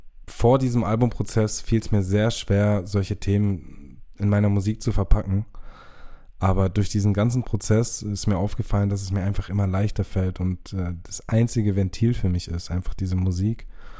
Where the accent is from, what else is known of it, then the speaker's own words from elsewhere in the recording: Southern Germany, Germany; Ich komme aus dem schönen Süddeutschland, genauer gesagt vom Bodensee.